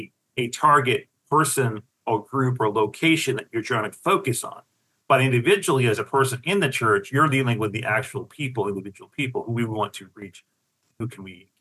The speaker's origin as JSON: {"language": "English", "region": "Maine", "country": "United States", "tie": "born or raised there", "said": "And where I grew up in Maine, you know, we had all these beautiful rock walls around these farms."}